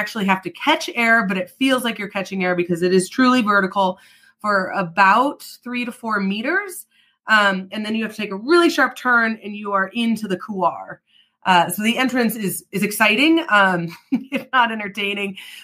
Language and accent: English; Jackson Hole, Wyoming, United States; I grew up in Jackson Hole. So for me, it didn't seem funny until I went to other places.